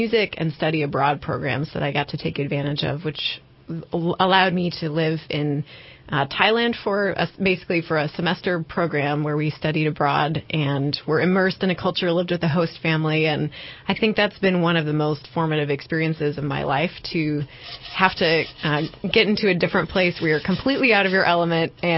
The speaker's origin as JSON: {"language": "English", "town": "Cedar Falls", "region": "Iowa", "country": "United States", "tie": "born or raised there", "said": "I grew up in Cedar Falls, Iowa, and have some family who are farmers and some who are city folk."}